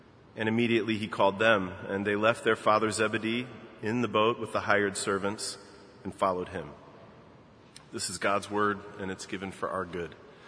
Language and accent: English; Baltimore, Maryland, United States; So as many of you know, I grew up in Baltimore